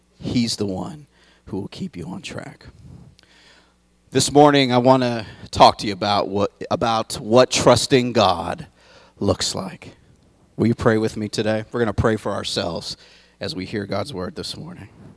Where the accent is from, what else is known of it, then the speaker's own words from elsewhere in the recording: Youngstown, Ohio, United States; I grew up in Youngstown, Ohio.